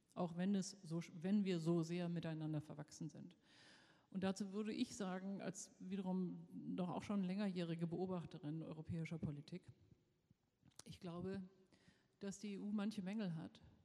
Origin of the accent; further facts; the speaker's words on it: Germany; das sage ich als Deutsche sehr bewusst